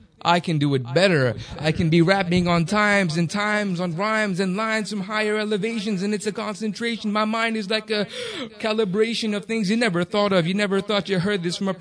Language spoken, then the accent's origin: English; Texas, United States; Teenager, I grew up in Texas. It was very unlikely to find someone like me in a place like that.